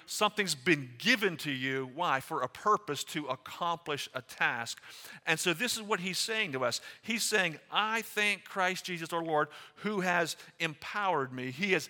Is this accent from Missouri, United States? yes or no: no; Pennsylvania, United States; And so we come from Beaver County, so we're about 4 hours west of here, where we're almost on the Ohio line, probably about 13 miles from the Ohio line. So we're still in Pennsylvania, but we're way on the western side.